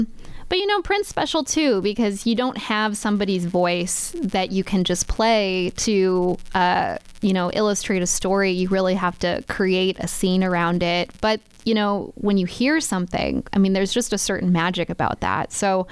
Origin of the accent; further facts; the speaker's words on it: New England, United States; I grew up in New England, so WBUR was my home station